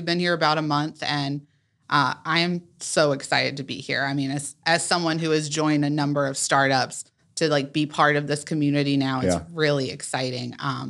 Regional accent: Raleigh, North Carolina, United States; I grew up in Raleigh for a long time, went away for a while, and have been back for about 4 years.

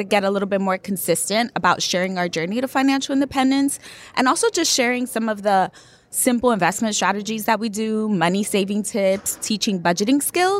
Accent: New York, United States; Yeah, I am a New Yorker, so born and raised in New York.

